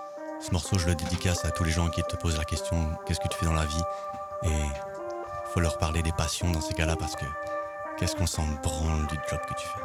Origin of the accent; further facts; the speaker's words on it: Normandy, France; c'est mon alter ego normand, parce qu'on vient de Normandie